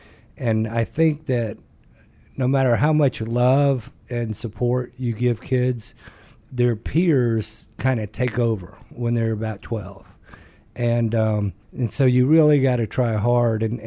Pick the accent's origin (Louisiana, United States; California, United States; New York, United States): Louisiana, United States; When I was growing up in Louisiana, my parents, Penny and Muggsy, and Muggsy's the mom and Penny's the dad.